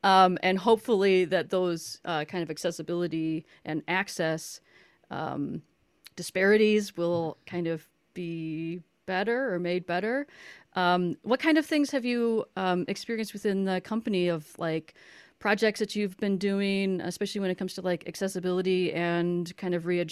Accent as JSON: {"language": "English", "town": "Milwaukee", "region": "Wisconsin", "country": "United States", "said": "I'm from Milwaukee, so I totally understand this."}